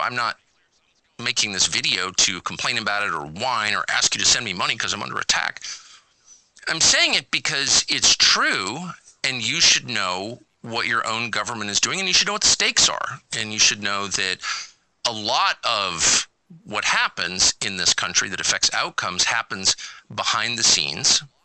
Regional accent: United States; I'm also an American, so I can talk to anybody.

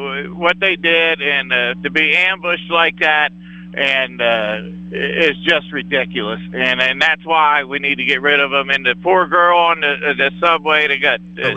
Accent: West Virginia, United States; I was so proud because I'm from West Virginia

